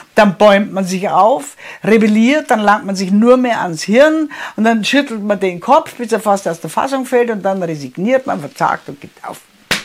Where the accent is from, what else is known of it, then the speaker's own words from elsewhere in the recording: Bavaria, Germany; weil ich bin eine Bayerin.